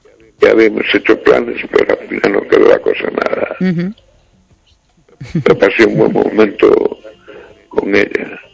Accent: Pontevedra, Galicia, Spain; soy de Pontevedra.

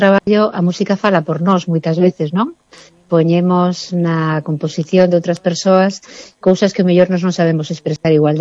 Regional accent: Cuba; Eu criei-me en Cuba

